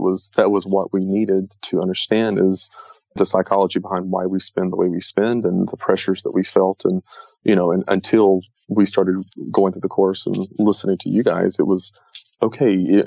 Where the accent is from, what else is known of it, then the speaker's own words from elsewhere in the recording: the South, United States; I grew up in the South. And, you know, you want to move to the big city